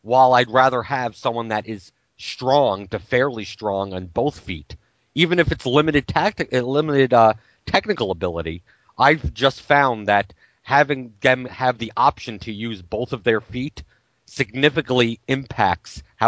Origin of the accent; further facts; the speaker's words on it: United States; But I'm American, so it doesn't matter.